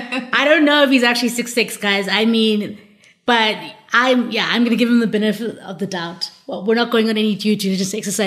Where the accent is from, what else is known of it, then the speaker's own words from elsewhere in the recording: South Africa; as South African specifically, you sometimes look around and you're like, so much is going wrong.